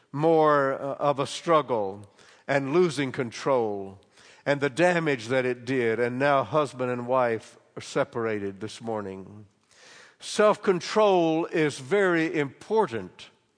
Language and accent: English; North Carolina, United States; we were going back towards North Carolina, my home state.